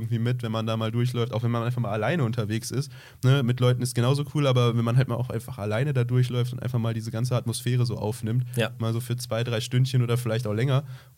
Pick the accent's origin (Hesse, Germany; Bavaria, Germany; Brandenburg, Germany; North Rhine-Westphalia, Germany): North Rhine-Westphalia, Germany; da, wo ich herkomme, ich komme aus der Nähe von Neuss.